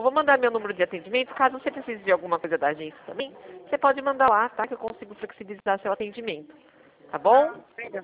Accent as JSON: {"language": "Portuguese", "region": "São Paulo", "country": "Brazil", "said": "Eu sou do estado de São Paulo, sim."}